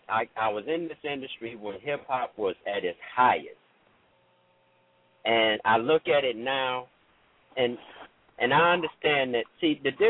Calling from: Detroit, Michigan, United States; I'm calling in from Detroit.

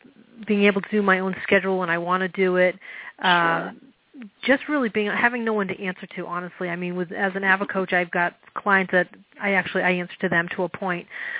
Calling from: Keene, New Hampshire, United States; I am calling from Keene, New Hampshire.

